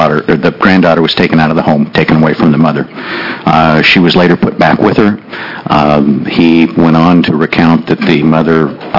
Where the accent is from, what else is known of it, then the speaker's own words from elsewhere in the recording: Ashland, Oregon, United States; I'm from Ashland, Oregon.